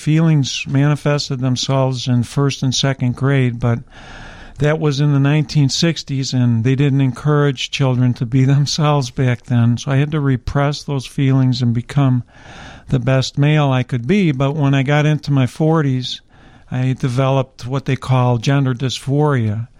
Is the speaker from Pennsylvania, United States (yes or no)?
no; Indiana, United States; born there; I was born in Indiana, although I'm legally female under state and federal law.